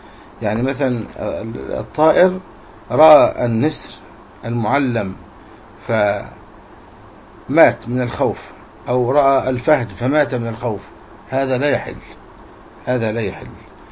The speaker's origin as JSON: {"language": "Arabic", "country": "Egypt", "said": "منتشرة عندنا في مصر"}